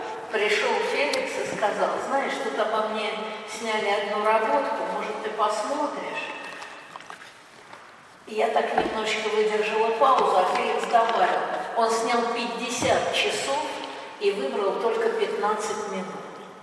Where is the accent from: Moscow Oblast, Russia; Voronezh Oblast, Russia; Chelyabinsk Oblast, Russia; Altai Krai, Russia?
Voronezh Oblast, Russia; Voronezh; Мой родной город Воронеж был изображен на этом макете.